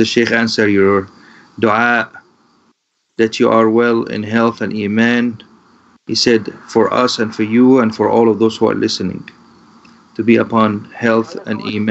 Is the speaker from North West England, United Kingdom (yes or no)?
no; London, United Kingdom; I am a brother from London living with my parents my brother and my niece